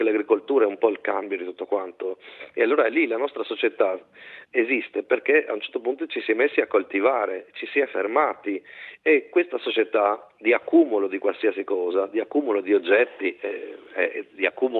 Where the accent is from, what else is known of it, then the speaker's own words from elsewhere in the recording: Trieste, Friuli-Venezia Giulia, Italy; io sono di Trieste e cammino molto nelle zone delle foreste della Slovenia, della Croazia, dei Balcani